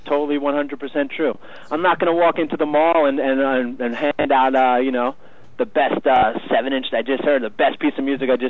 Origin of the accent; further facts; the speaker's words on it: New York, United States; A lot of us, you know, growing up in New York, we were able to go see bands that were playing small shows, and we loved it.